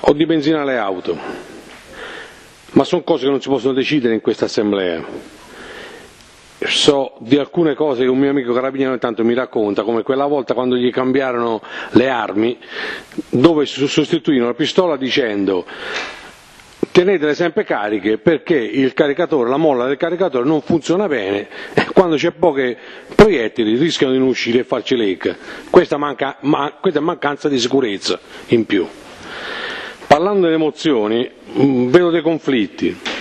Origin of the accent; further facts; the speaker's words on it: Southern Italy, Italy; Quindi queste cose io le ho vissute, come terrone.